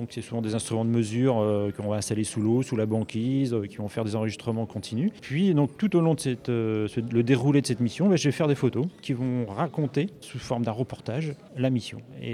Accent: Belle-Île-en-Mer, Brittany, France; je suis originaire de Belle-Île-en-Mer. Donc d'avoir les pieds dans l'eau, c'est un peu... C'est un peu le quotidien.

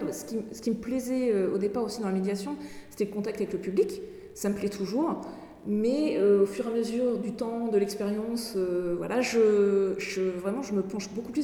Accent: Amiens, Hauts-de-France, France; now in Brittany, France; je suis en Bretagne depuis 2015. À la base, moi, je viens d'Amiens, en Picardie. Mais j'ai de la famille, en fait, bretonne, mais du Finistère. Et donc, j'ai toujours venu en Bretagne, et c'est une région que je connaissais très, très bien. Et où j'avais envie de vivre.

